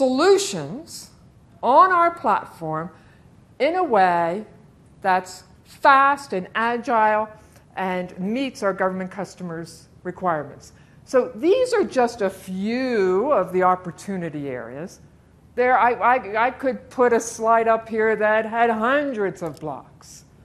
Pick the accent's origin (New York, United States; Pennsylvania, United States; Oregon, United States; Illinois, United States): Pennsylvania, United States; And I'm proud to say Pennsylvania, my hometown, is the first state that has signed a CJIS amendment that includes CRM Online as well.